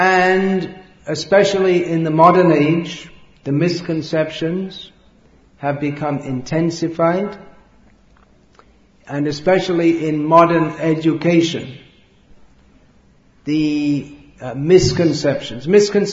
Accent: Bhimavaram, Andhra Pradesh, India; And I am a student at the Vishnu Dental College. And I am age 21. I am from Bhimavaram.

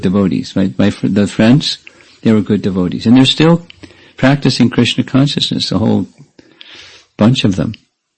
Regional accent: United States; In my case, I grew up in America, and I didn't have any devotee kids to grow up with.

